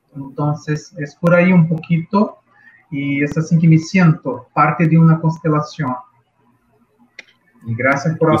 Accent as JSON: {"language": "Spanish", "region": "Rio de Janeiro", "country": "Brazil", "second_language": "Spanish", "said": "voy a hablar en mi español 1.0. Soy brasileño, bueno, hablo desde Río de Janeiro"}